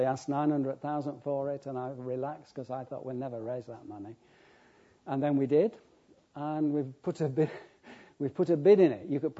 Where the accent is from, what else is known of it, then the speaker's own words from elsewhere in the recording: Yorkshire and the Humber, United Kingdom; You know, as a Yorkshireman, I'd have said, right, Lord, let me stand out.